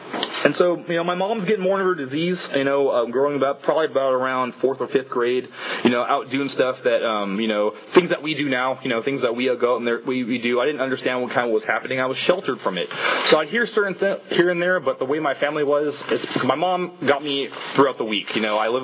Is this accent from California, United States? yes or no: yes; California, United States; born there; So I was born in the Bay Area, you know.